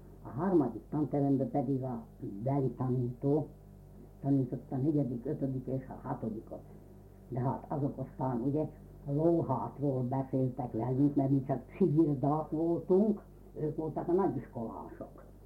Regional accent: Mikola, Nitra Region, Slovakia; Odahaza Mikolán aztán ugye, ott jel garamnál, a konfnál laktunk, hát ott kezdődtek a gyepek.

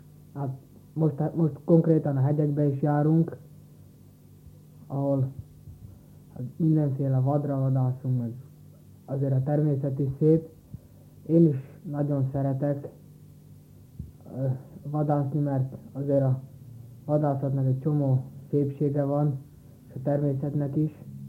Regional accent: Slovakia; also born or lived in Trnava; Nem itt születtem, Nagyszombatban születtem, de itt jártam iskolába, és itt lakok. És most gimiben járok

